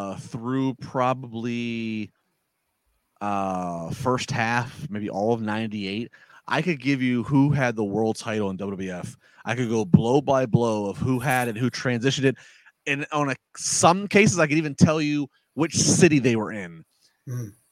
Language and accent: English; Maryland, United States; Like, I grew up in Maryland